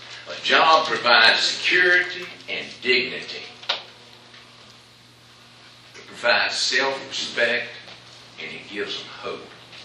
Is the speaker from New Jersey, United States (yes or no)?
no; Rocky Mount, North Carolina, United States; I'm from Rocky Mount.